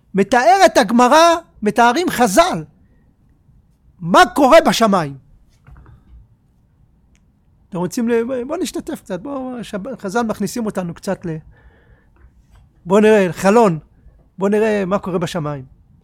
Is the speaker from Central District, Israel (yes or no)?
yes; Ness Ziona, Central District, Israel; אבל חיינו בנס ציונה, אחת המושבות הראשונות. שם גדלתי